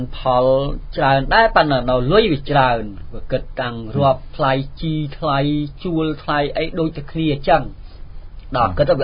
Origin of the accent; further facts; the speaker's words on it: Damnak Chakrom, Kampot, Cambodia; ខ្ញុំមកពីសហគមន៍នៅមកពីភូមិដំណាក់ចក្រមឃុំឆ្នាយចិត្តស្រុកជុំគរីខេត្តកពត